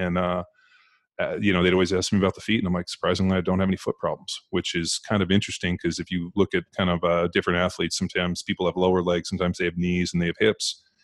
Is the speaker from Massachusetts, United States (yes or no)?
no; California, United States; I'm from California, and I'm more than happy to do all these, you know.